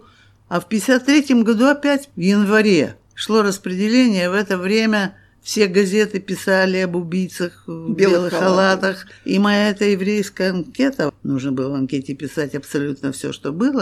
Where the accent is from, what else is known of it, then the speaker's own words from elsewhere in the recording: Crimea, Ukraine; Я же из Крыма и знаю хорошо эту историю войны 1853-56 года.